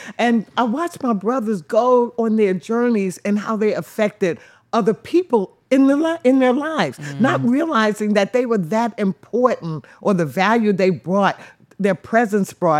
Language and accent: English; New York, United States; Where you really did see a more two-family homes, two-parent home, where I was brought up in New York, okay?